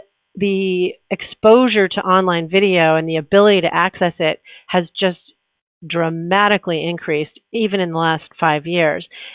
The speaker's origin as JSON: {"language": "English", "region": "Midwest", "country": "United States", "tie": "born or raised there", "said": "So I do think growing up in the Midwest and having that sort of more agrarian community around me gave me a sort of a grounding"}